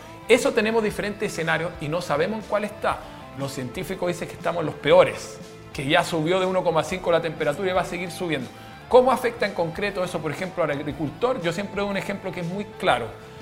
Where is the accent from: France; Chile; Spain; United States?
Chile; Como chilenos sabemos lo que es tener falta de agua.